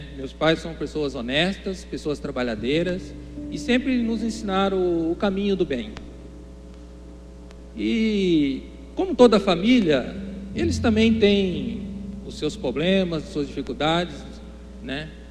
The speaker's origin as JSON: {"language": "Portuguese", "region": "Minas Gerais", "country": "Brazil", "said": "Eu sou mineiro, eu venho de uma família de 8 irmãos."}